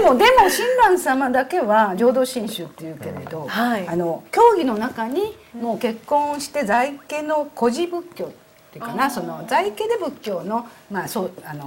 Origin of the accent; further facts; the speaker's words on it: Wakayama, Japan; born there; also born or lived in Nara / Kameyama / Osaka; 両親が和歌山出身の人なので、うんうんうん、家ではもう全くそっちの言葉でしょ、うん、で私自身は和歌山に生まれて奈良へ行って、それで三重県で亀山っていうところで小学校に入って、それから、うん、そうそうそう、亀山モデルの亀山、うん、それから大阪へ移動して